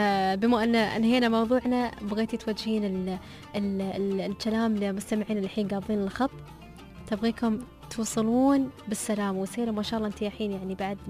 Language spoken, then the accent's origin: Arabic; United Arab Emirates